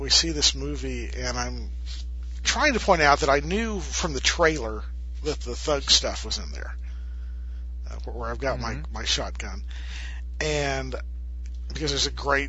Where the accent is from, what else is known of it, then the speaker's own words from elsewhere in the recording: United States; being an American American child, having grown up in America, we had the requisite BB gun.